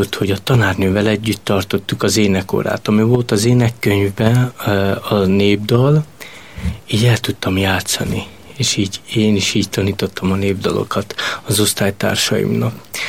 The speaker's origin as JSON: {"language": "Hungarian", "town": "Esztergom", "region": "Komárom-Esztergom", "country": "Hungary", "tie": "born there", "said": "Esztergomban születtem, egy cigány telepen. Hatan vagyunk testvérek, és az én édesanyukám az nem járt soha iskolába."}